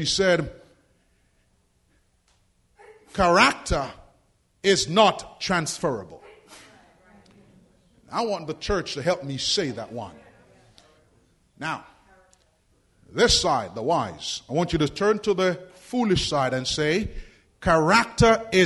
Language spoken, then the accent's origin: English; Jamaica; When I was a kid growing up in Jamaica, we didn't have 24-hour stores.